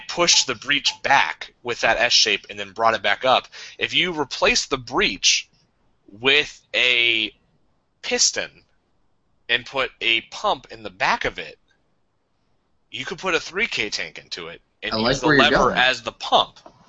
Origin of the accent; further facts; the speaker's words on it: Atlanta, Georgia, United States; I grew up in Atlanta, which is very city oriented, so I never had like a BB gun or anything like that.